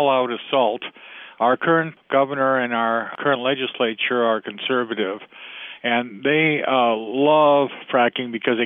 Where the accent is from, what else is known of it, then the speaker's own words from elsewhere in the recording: California, United States; now in Pennsylvania, United States; When I think of timbering, you know, I'm a Californian.